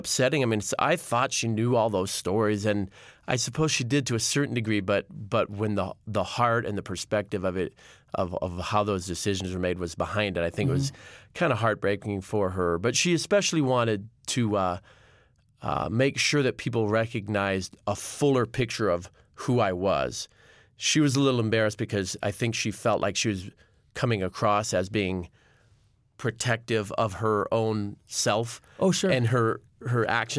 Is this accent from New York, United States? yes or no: no; Portland, Oregon, United States; because we grew up in Portland, Oregon, and Dad didn't really have festivals in the area.